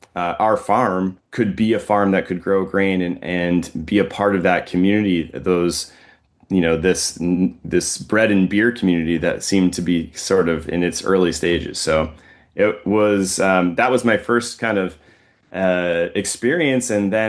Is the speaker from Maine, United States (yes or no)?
yes; Maine, United States; I grew up in Aroostook County, where as among a group of a family that had grown potatoes on both sides of my family for a long time